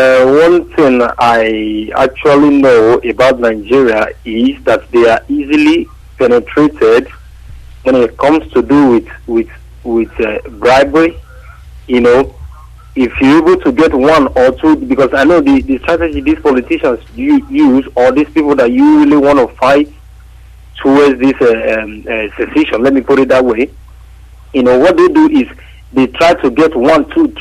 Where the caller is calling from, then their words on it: Sweden; I'm calling from Sweden.